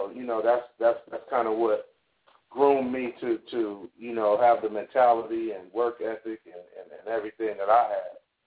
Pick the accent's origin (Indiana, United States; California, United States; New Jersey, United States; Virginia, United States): California, United States; East Palo Alto; I actually grew up in East Palo Alto. For those, if any of the kids are from the Bay Area, they've heard of that city